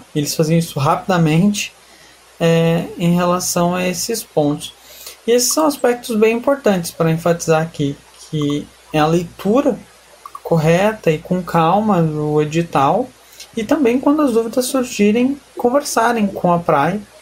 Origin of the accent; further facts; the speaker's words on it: Parobé, Rio Grande do Sul, Brazil; eu sou de Parobé, cidade da região metropolitana de Porto Alegre.